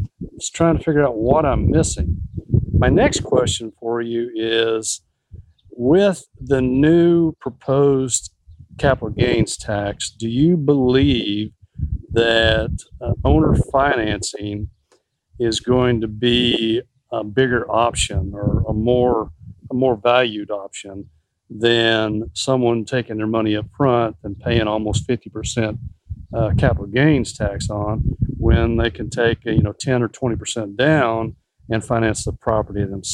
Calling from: Texas, United States; Hey, David … I'm from East Texas.

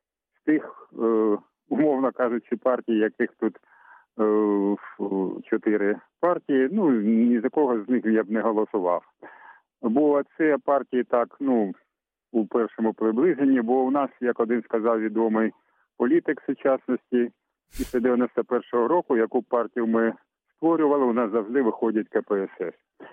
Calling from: Kharkiv, Kharkiv Oblast, Ukraine

